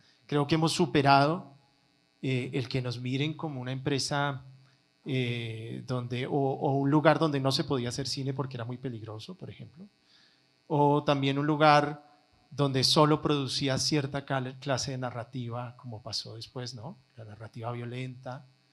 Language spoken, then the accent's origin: Spanish; Antioquia, Colombia; moved away; Yo volví a Colombia hace 12 años, yo soy paisa. Me fui del país por una temporada muy larga y volví hace 12 años.